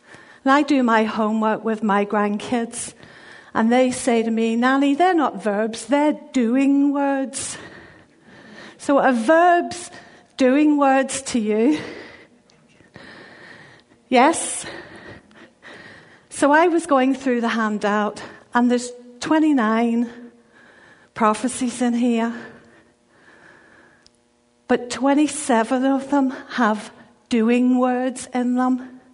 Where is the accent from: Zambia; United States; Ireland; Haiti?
Ireland; If you don't know me, I'm from Ireland.